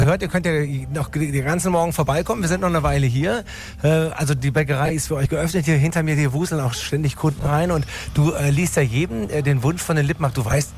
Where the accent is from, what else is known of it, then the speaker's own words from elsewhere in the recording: Tübingen, Baden-Württemberg, Germany; tausende Enten auf dem Neckar in meiner Heimatstadt Tübingen.